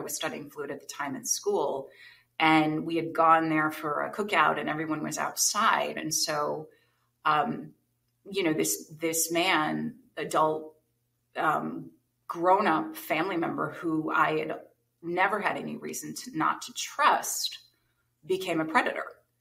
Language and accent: English; New Jersey, United States; born or raised there